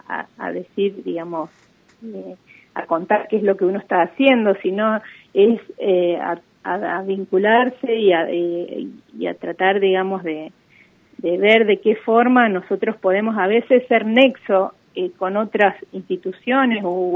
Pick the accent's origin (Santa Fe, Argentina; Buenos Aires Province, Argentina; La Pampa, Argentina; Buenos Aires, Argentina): La Pampa, Argentina; Toay; para los que somos de Toay y lo conocemos